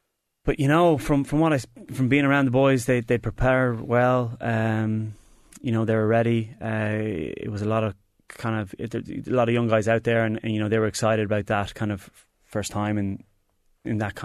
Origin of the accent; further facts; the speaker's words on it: Leinster, Ireland; I kind of wish them well as a Irish fan, but that kind of hard for me to say as a Leinster man.